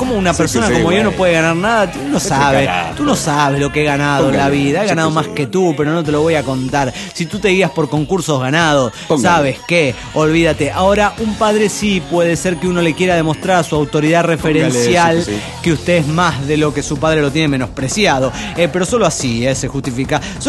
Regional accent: Mexico; recuerden que soy de México

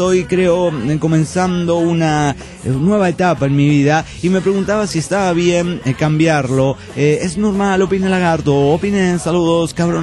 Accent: Morelia, Michoacán, Mexico; de Morelia, Michoacán, México.

